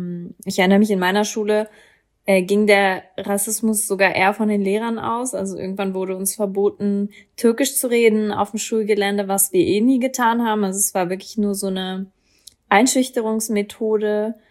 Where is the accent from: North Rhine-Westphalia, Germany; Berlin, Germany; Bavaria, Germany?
Berlin, Germany; ich komme aus Berlin.